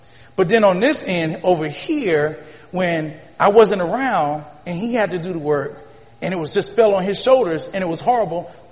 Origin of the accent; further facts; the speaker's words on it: Florida, United States; also born or lived in South Carolina; I'm from Florida and South Carolina, Florida, and I'm not used to snow.